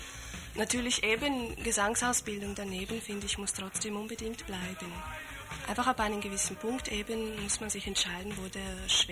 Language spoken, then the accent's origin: German; Slovenia; ich komme aus Slowenien